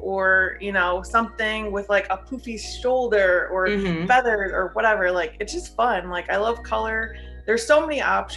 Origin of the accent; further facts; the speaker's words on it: Cleveland, Ohio, United States; So, because I'm from Cleveland, I'm a devout Cleveland fan through and through for all teams.